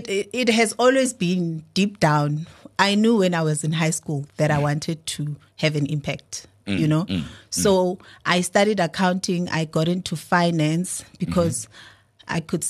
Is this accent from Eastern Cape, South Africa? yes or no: yes; Burgersdorp, Eastern Cape, South Africa; I'm from a small town called Burgersdorp in the Eastern Cape.